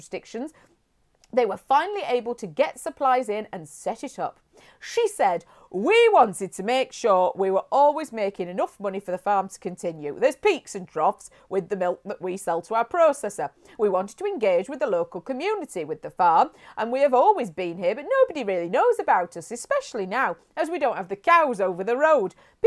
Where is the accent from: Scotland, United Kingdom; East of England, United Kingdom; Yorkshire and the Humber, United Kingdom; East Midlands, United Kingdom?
East Midlands, United Kingdom; Hinckley; Just want to say, I grew up in Hinckley. That's where I was taken home to, from the hospital back to Hinckley.